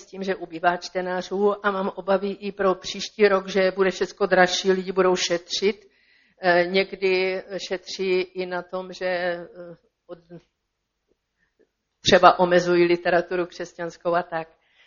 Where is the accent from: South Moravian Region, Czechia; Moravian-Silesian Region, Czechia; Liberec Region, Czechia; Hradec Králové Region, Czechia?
South Moravian Region, Czechia; Brno; Dobrý den … jsem z Brna, z křesťanských sborů